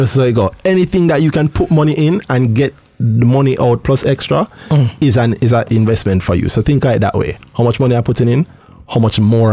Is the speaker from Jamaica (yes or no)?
yes; Jamaica; You, as a Jamaican, our life has been taught our entire lives that you already know enough to manage money